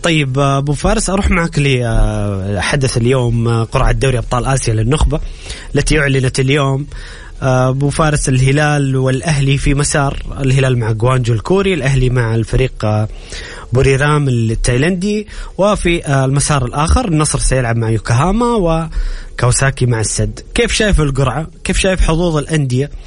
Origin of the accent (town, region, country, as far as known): Saudi Arabia